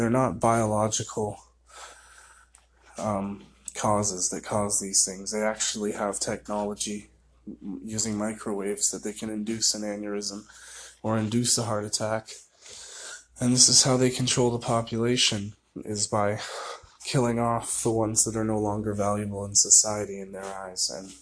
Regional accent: Oshawa, Ontario, Canada; born there; I was born in Oshawa, Ontario, Canada, in 1994 on September 11th.

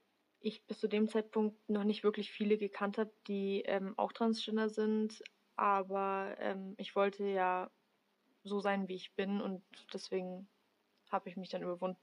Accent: Germany; ich bin 16 Jahre alt, ich komme aus Deutschland.

